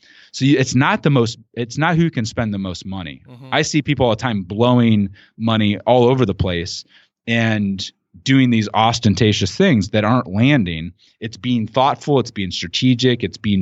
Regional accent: Midwest, United States; based upon where I grew up in the Midwest here

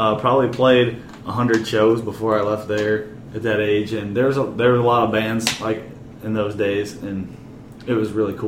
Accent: Collinsville, Illinois, United States; I was born and raised in the St. Louis area. I was born. I grew up on the Illinois side in Collinsville, Illinois. Went to Collinsville High School

